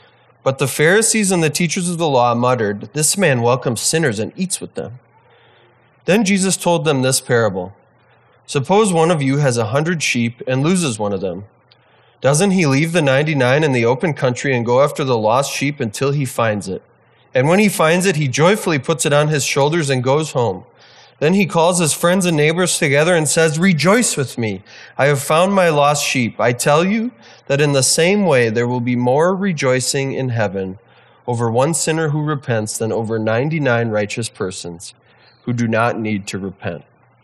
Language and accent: English; Wisconsin, United States; It's not the McDonald's in my hometown, but I grew up in a small town in Wisconsin.